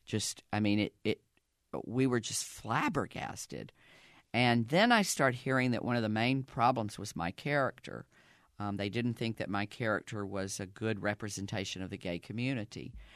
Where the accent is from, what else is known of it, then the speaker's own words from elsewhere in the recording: the South, United States; accent: Southern; for some reason, I would try to drop my Southern accent, and I fell into Cockney.